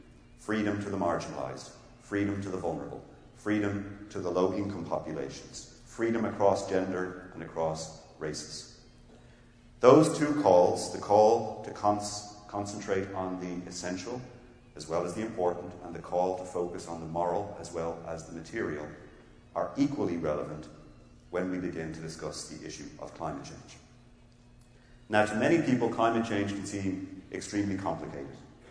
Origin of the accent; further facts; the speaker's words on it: Ireland; I grew up in Ireland, and when growing up, we were always told, never talk about religion and politics at the dinner table.